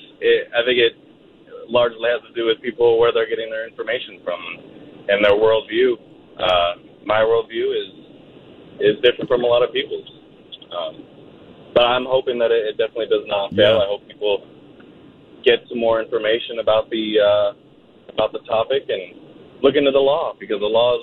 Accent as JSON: {"language": "English", "town": "Sacramento", "region": "California", "country": "United States", "tie": "born or raised there", "said": "I'm 26. I was born and raised in Sacramento."}